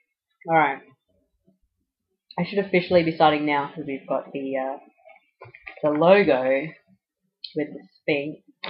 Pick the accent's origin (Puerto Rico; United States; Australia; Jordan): Australia; No, I'm Australian.